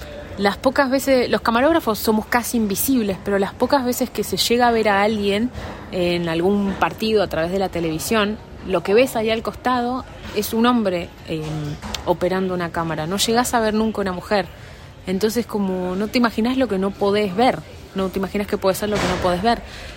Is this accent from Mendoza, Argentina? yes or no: yes; Mendoza, Argentina; moved away; Yo vengo de Argentina y allá vi en mi tiempo quizás una mujer camarógrafa.